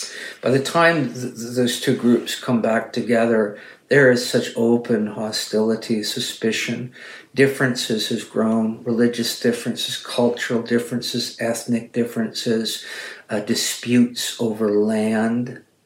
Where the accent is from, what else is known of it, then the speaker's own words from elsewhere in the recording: Canada; Actually, as a Canadian pastor, I realized that I was committing myself that worst sin.